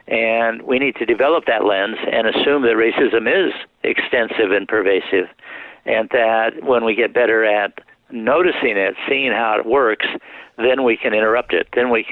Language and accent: English; California, United States; I grew up in California thinking racism was a problem in the South.